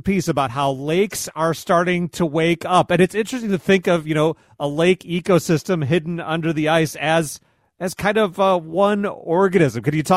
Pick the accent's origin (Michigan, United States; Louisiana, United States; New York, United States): Michigan, United States; Belleville; That's the time of year in my hometown of Belleville, Michigan, that trucks would start to fall through Belleville Lake